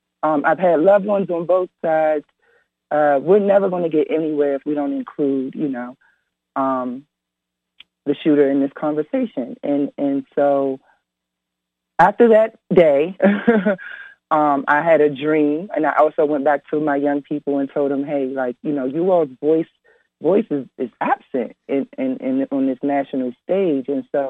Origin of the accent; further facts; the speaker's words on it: Washington, District of Columbia, United States; Which I was born and raised in Northwest.